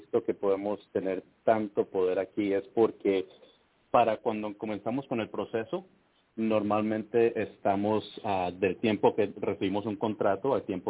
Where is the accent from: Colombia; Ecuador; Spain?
Colombia; now in Cincinnati, United States; Yo sí, soy colombiano, estoy también aquí en Cincinnati